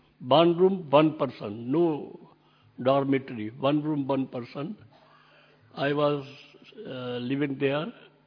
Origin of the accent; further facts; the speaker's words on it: Multan, Punjab, Pakistan; But I was born in Pakistan. You know, that place, that is called Multan.